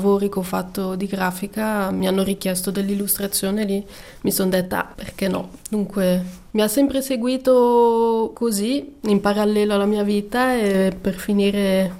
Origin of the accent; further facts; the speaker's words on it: Ticino, Switzerland; visto che sono cresciuta in Ticino, mi sento ticinese, anche se di origine non lo sono, ma sono nata proprio con la cultura ticinese. Sono nata in un paesino dove, ai tempi, dove ero piccola, c'era molta natura